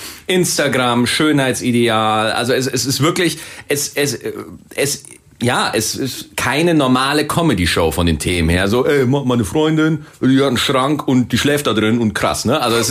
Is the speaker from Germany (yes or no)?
yes; Bavaria, Germany; wir kommen beide aus Bayern, wir kommen beide aus der Hood, Alter.